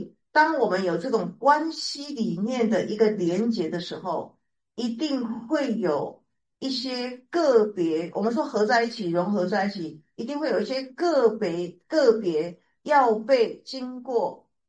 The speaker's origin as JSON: {"language": "Chinese", "country": "Taiwan", "said": "是不是我台湾人的你可以了解吗？"}